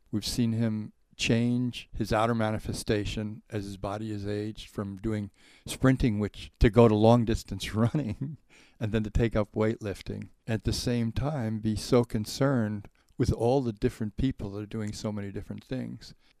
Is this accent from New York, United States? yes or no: yes; Jamaica, New York, United States; born there; I was born in Jamaica, New York. I was born about 2 miles from here